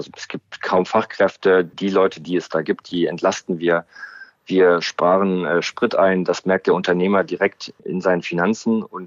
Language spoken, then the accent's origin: German; Berlin, Germany; ich komme aus Berlin, bin 31 Jahre alt